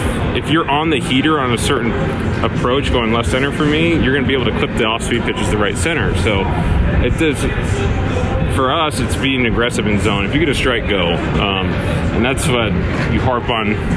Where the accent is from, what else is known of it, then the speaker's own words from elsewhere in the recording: Atlanta, Georgia, United States; I came from Atlanta, went to a new place.